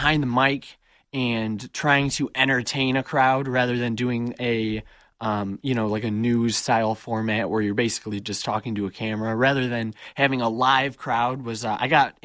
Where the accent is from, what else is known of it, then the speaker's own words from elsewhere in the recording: Ann Arbor, Michigan, United States; because my hometown is Ann Arbor.